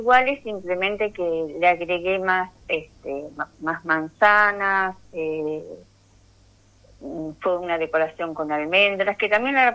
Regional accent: Saldungaray, Buenos Aires Province, Argentina; aparte vengo orgullosa de representar a mi pueblo, a Saldungaray.

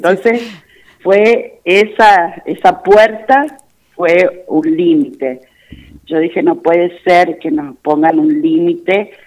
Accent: San Juan, Argentina; moved away as an adult; now in Chubut, Argentina

